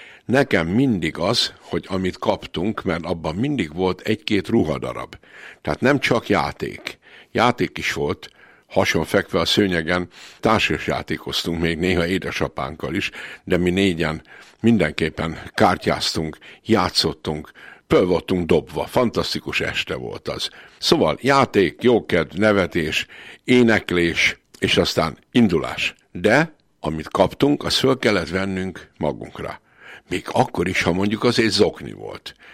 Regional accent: Kunszentmiklós, Bács-Kiskun, Hungary; Én Kunszem Miklósi gyerek vagyok, tehát a Kiskunság fővárosában születtem

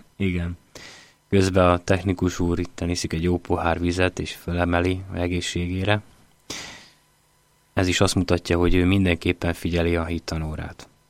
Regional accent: Komárom, Komárom-Esztergom, Hungary; én pedig egy komáromi gyerek vagyok, aki a csapvízen nőtt fölhajdanán

